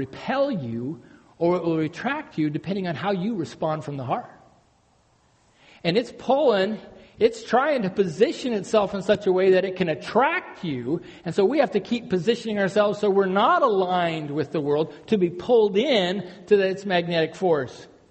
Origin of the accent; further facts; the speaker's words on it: United States; I was raised on the Smith River. Every year, we lost somebody in that river, just like the Rogue.